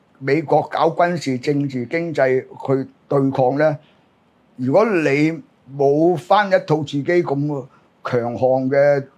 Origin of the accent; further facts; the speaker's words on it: China; 我自己身為中國人，成日都希望我哋國家咧一定要搞與和為貴